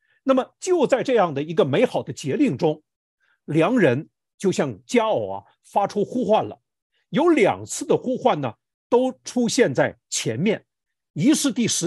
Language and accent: Chinese; China; 作为我们中国人，自从在那个大年初一过我们中国人的新年开始，其实呢，春天就已经来到了。